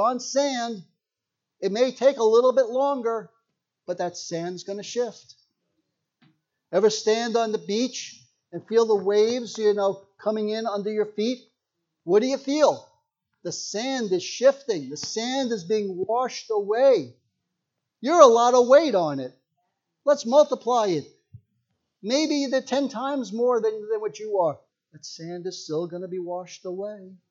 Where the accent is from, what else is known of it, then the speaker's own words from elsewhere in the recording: New York, United States; I grew up in New York, just about 40, 50 miles outside of New York City.